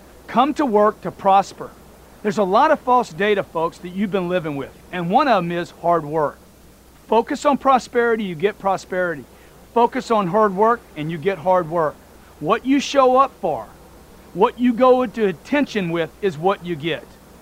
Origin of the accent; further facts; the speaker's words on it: Louisiana, United States; I come from Louisiana where they do a sausage there that most of you would never eat, okay?